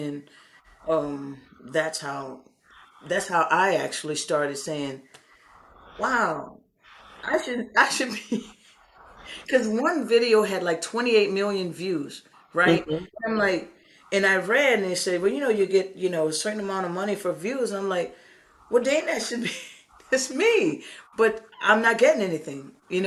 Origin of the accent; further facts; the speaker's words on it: New Orleans, Louisiana, United States; And I cooked because I was in Connecticut and I was from New Orleans.